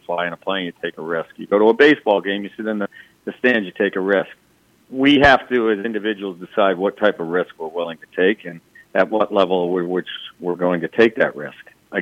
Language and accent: English; New England, United States; now in Pennsylvania, United States; I mean, I'm from New England originally.